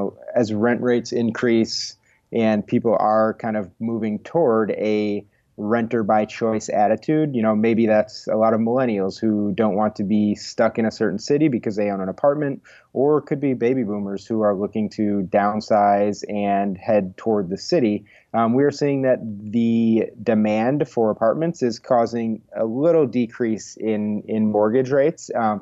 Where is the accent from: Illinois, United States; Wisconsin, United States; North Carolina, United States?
Wisconsin, United States; Milwaukee; I grew up in Milwaukee and lived there for the first 18 years of my life.